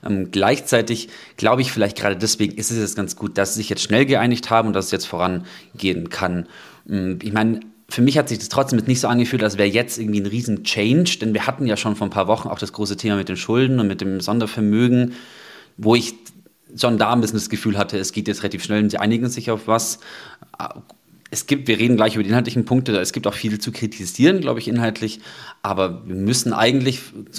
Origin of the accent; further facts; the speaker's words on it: Kempten, Bavaria, Germany; auf dem Land sein zu können, wo ich ursprünglich herkomme, eben aus Kempten